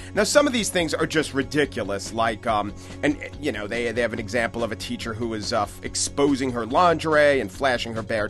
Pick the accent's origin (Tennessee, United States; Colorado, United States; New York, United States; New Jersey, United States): New York, United States; Growing up on Long Island, I never thought about the Hamptons.